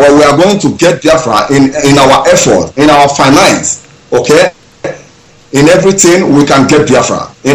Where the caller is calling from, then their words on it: India; I am calling from India.